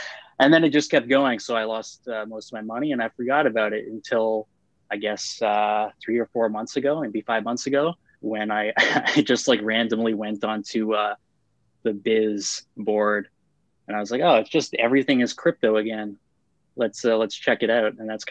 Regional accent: Canada; I'm just about 30 years old. I'm from Canada.

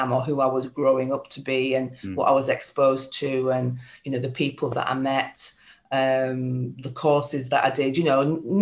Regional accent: Kirkby Lonsdale, North West England, United Kingdom; also born or lived in Kendal; So it's, that's kind of where I grew up.

